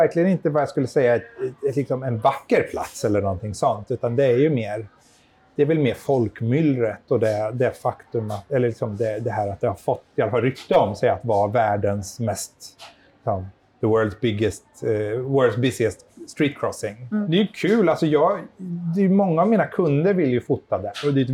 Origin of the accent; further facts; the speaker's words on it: Sweden; now in Japan; på ena sidan så är Japan så himla annorlunda jämfört med liksom vad vi är vana vid hemma i Sverige